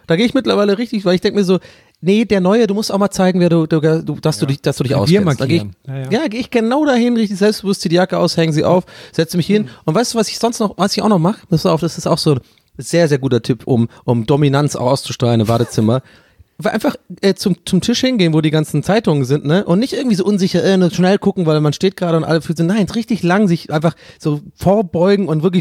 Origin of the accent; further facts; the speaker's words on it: Ireland; ich bin Ire.